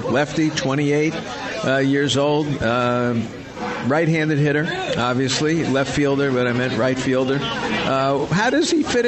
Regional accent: Miami Beach, Florida, United States; And look, I grew up in Miami Beach in Miami. I love living there. It was a lot of fun. A lot of baseball roots back there.

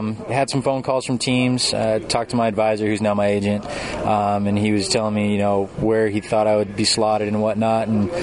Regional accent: San Diego, California, United States; I grew up partly in San Diego.

